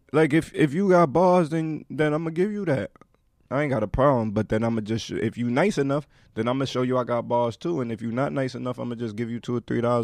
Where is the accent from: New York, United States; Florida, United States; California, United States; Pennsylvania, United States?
New York, United States; Brooklyn; My pops is from Ghana, New York. You know what I'm saying? Brooklyn, for real.